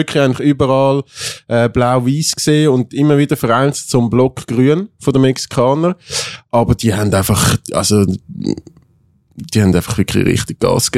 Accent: Switzerland; sonst sind wir Schweizer ja dann meistens mit der Nazi dabei und auch in dieser Bubble ein bisschen.

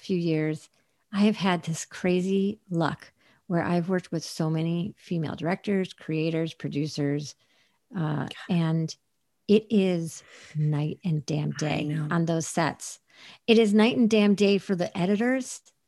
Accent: East Coast, United States; The only LA that I knew growing up on the East Coast, like the only LA you saw was, you know, the OJ situation.

